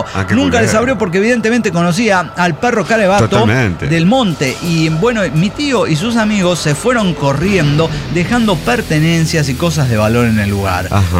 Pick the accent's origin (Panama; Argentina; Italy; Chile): Argentina; Esquel, Chubut; cuando vivía en mi ciudad natal, Esquel, en la provincia del Chubut